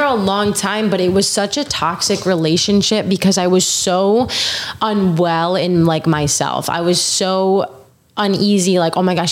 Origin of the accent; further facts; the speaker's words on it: Rochester, New York, United States; So I'm from Rochester, New York, which is 6 hours north of the city.